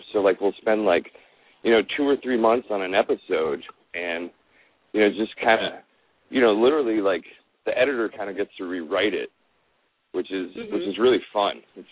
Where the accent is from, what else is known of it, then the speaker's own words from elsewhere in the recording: Melbourne, Florida, United States; now in Atlanta, United States; No, I'm from Melbourne. I went to Florida State.